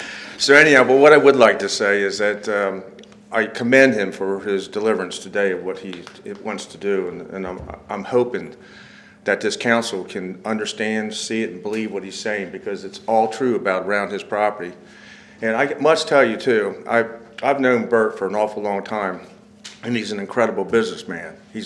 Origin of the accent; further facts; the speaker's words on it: Rehoboth Beach, Delaware, United States; I'm born and raised in Sussex County in the Rehoboth Beach, Delaware area.